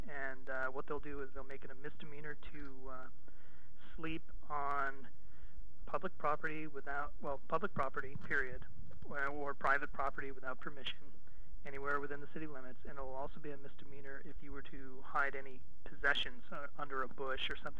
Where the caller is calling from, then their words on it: Manteca, California, United States; Manteca, California.